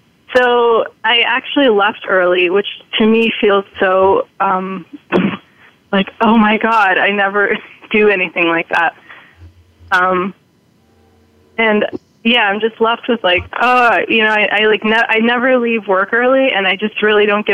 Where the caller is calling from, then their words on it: New York City, New York, United States; I'm calling from the Bronx, New York.